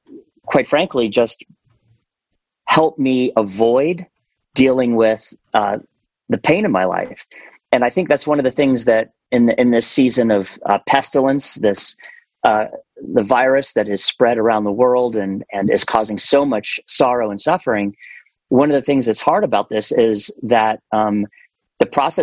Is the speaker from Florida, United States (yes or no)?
yes; Cocoa, Florida, United States; I was raised in Cocoa, Florida. I was the son of a rocket scientist and an entrepreneur and a mother who was an educator.